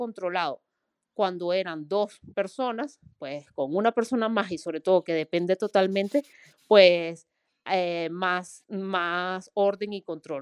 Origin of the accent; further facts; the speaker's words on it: Venezuela; moved away as an adult; now in Spain; yo vengo de Venezuela y yo estoy muy acostumbrada a la inflación? Cuando llegué hace 10 años a España